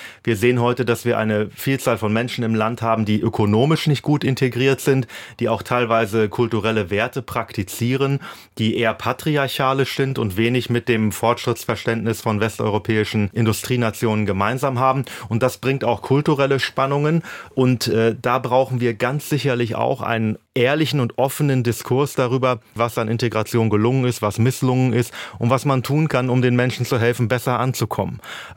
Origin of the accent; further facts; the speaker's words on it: Hanover, Lower Saxony, Germany; born there; Und ich bin dann in Freiheit in Westdeutschland in Hannover geboren, 1980.